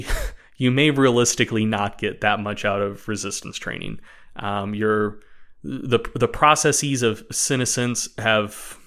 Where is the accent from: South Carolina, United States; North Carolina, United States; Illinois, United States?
North Carolina, United States; Mocksville; I am actually originally from Moxville, North Carolina.